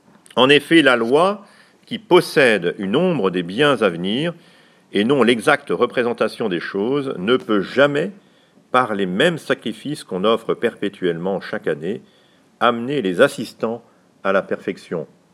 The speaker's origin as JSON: {"language": "French", "country": "France", "said": "pas seulement chez nous en France, à une tension qui pourrait être assez semblable"}